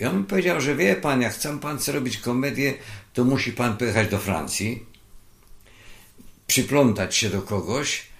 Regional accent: Kielce, Świętokrzyskie Voivodeship, Poland; born there; jestem urodzony w Kielcach

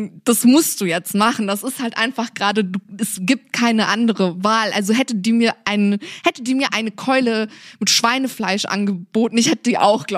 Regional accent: East Germany, Germany; ich bin aus dem Osten.

